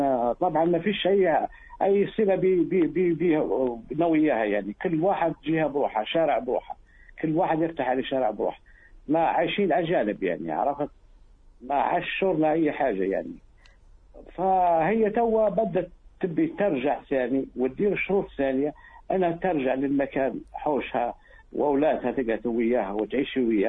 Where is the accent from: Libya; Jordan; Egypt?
Libya; Eastern Libya; هي جوزتي من منطقة في جنوب ليبيا وأنا في شرق ليبيا، ومتجوزين لنا 30 عام.